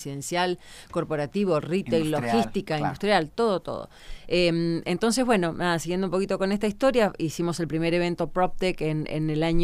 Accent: Argentina; como escuchan, soy argentina

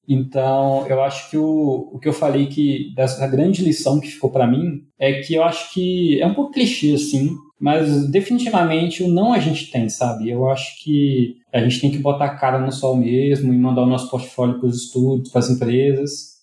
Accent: Belo Horizonte, Minas Gerais, Brazil; eu sou de Belo Horizonte.

